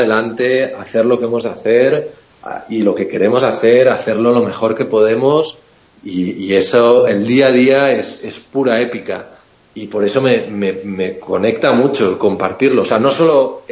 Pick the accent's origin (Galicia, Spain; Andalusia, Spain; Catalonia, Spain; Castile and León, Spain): Catalonia, Spain; Barcelona; now in Madrid, Spain; yo vivo en Madrid, y soy de Barcelona, pero vivo en Madrid